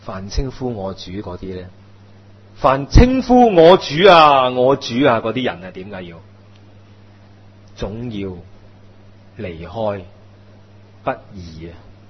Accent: China; 我们中国人说白头偕老，这个不是神的设计吗？

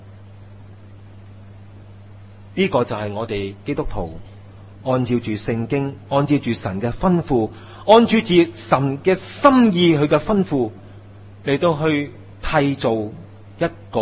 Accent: China; 我哋中国人呢有好多呢啲四字成语

